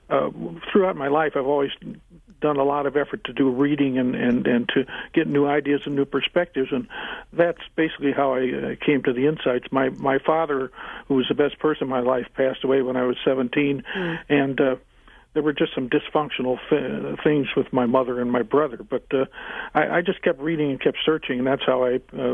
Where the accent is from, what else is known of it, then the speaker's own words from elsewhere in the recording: Illinois, United States; I'm from Illinois.